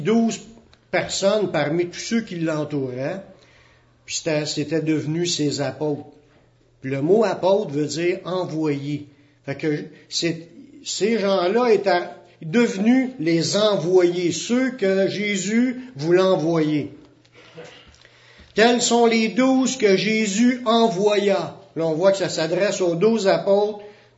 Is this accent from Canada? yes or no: yes; Canada; Nous autres, on est des Canadiens, on était des païens ou des gentils